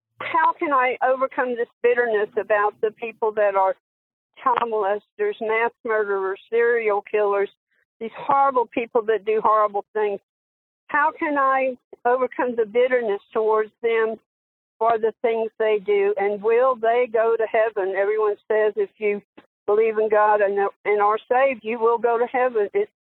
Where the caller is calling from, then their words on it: Texas, United States; I'm calling from Texas.